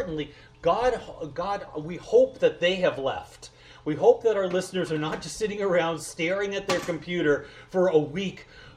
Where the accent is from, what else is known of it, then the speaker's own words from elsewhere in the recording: California, United States; I don't like to ride in the rain. I'm from Southern California.